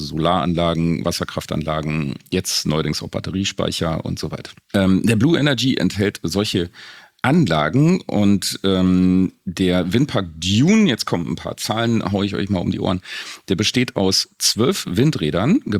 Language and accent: German; Rathenow, Brandenburg, Germany; wie viel Strom meine Heimatstadt Rathenow braucht. In Brandenburg mit 27.000 Menschen braucht 201 Gigawattstunden pro Jahr.